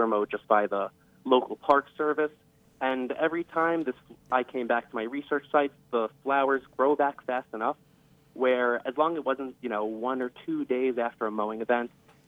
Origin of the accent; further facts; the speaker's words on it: New York, United States; I know in my home state of New York it's commonly occurring